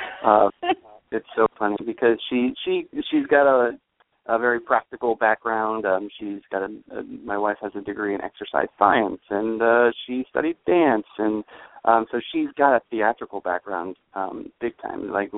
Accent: Vermont, United States; She grew up in Connecticut, and I grew up in Vermont

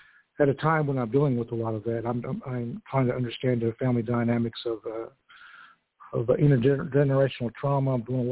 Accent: Oklahoma, United States; I'm from Oklahoma. I'm a member of the Pawnee Kickapoo Nations of Oklahoma.

